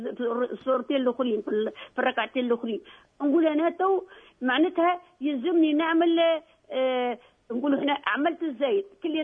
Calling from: France; من فرنسا، عندي سؤال على الصلاة

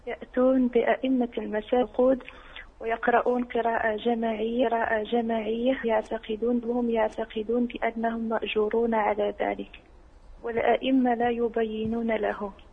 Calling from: Morocco; عندنا في المغرب كذلك الكسكس يسمى طعام

